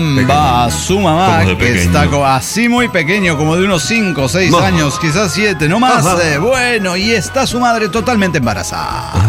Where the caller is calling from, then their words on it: Chihuahua, Mexico; de Chihuahua.